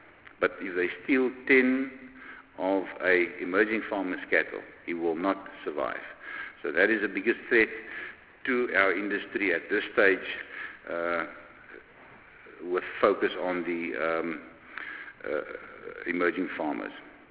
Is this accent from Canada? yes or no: no; South Africa; we are excluded from being South African